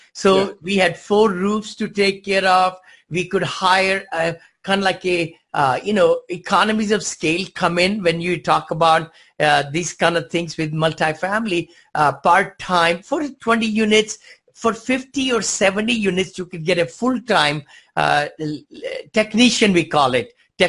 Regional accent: India; moved away as an adult; I came from India with $7 many moons ago, and I'm an engineer, mechanical engineer

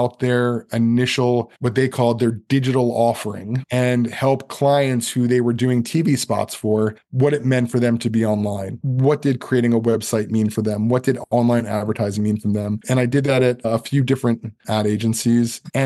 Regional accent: Baltimore, Maryland, United States; I'm from Baltimore. I knew Oprah as a local broadcaster in Baltimore.

